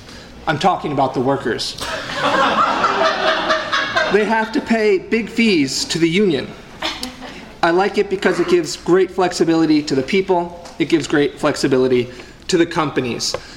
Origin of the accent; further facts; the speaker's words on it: Madison, Wisconsin, United States; I'm a member of the National Socialist Organization. I'm a nurse. I'm from Madison, Wisconsin, where I'm a member of SAU Healthcare Wisconsin as well.